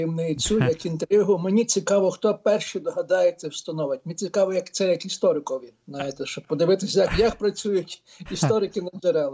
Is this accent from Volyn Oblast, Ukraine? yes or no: no; Lviv Oblast, Ukraine; born there; Стрийщина, я народився в селі, яке 9 кілометрів від Стрия, але це село, яке між Моршином і Стриєм.